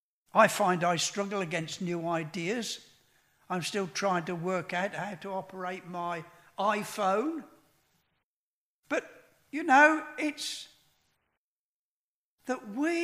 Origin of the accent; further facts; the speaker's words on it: United Kingdom; Well, then I'm British, aren't I?